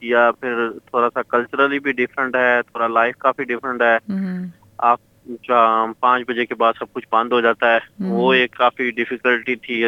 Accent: Sargodha, Punjab, Pakistan; moved away as an adult; now in Australia; اور میرا تعلق سرگودا لاہور پاکستان سے ہے، اور میں تقریباً ادھر 6 سال پہلے آیا تھا آسٹریلیا

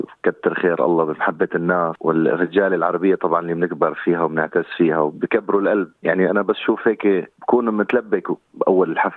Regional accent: Syria; من سوريا الحبيبة، من ضيعة اسم الحيري، سكان دمشق.

